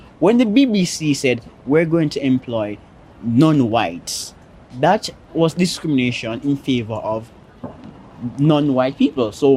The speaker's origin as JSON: {"language": "English", "country": "Jamaica", "said": "like I'm Jamaican, right?"}